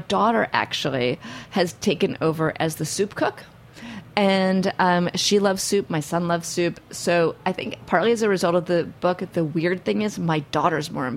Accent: New York City, New York, United States; I don't drive because I grew up in New York City.

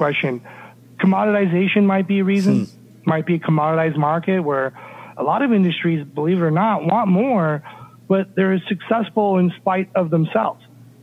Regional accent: Orlando, Florida, United States; I am from Orlando.

